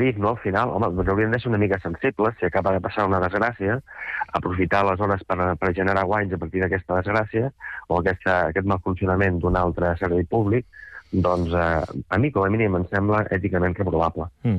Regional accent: Sant Sadurní d'Anoia, Catalonia, Spain; Jo soc també de Sant Sadurní d'Anoia, com ho vam entrevistar a l'Arnau Alcalde

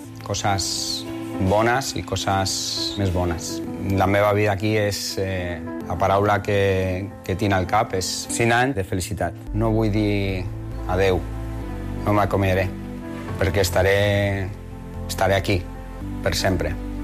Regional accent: Girona, Catalonia, Spain; Primer a la província, perquè sóc un gironí més.

